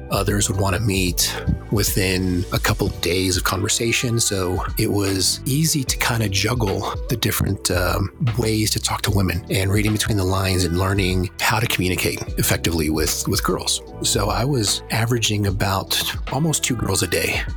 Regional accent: Houston, Texas, United States; So through the chat rooms, I focused on people that were in Houston, in my hometown.

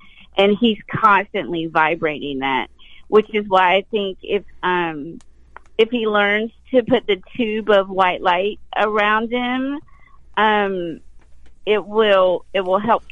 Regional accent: the South, United States; born there; And I was born in the South, so I'm loving this story already.

